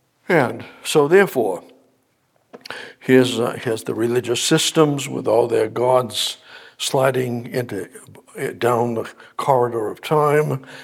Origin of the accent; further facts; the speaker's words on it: Boston, Massachusetts, United States; I was raised up in Boston area, and Methodist Church and Methodism, traditional.